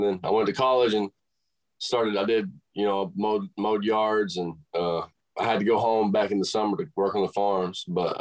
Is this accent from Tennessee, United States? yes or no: yes; Tennessee, United States; And so I grew up on Center Hill Lake too, close to where I'm from.